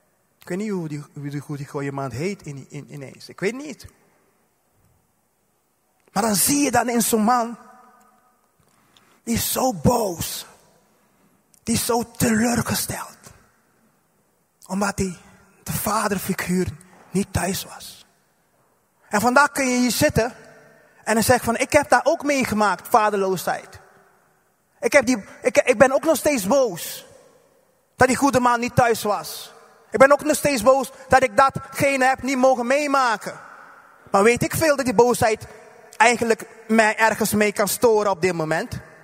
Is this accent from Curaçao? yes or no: yes; Curaçao; Waar ik vandaan kom, uit Curaçao